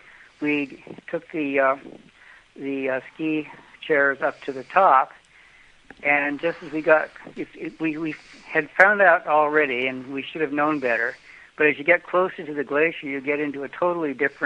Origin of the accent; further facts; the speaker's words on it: Mexico; accent: Mexican; English is a second language; I don't have an American accent. I have a Mexican accent, and they had to listen very carefully.